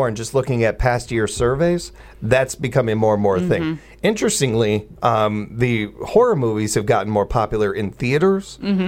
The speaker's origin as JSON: {"language": "English", "town": "Chicago", "region": "Illinois", "country": "United States", "tie": "born or raised there", "said": "Where I grew up in the high-rise I grew up in Chicago and everything, we could trick-or-treat in the building."}